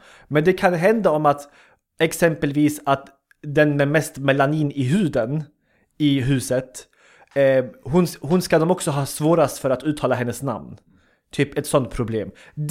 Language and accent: Swedish; Sweden; born there; jag kommer från jag är född i Sverige, min familj eller min syskon allihopa födda i Sverige, jag kommer från invandrarbakgrund.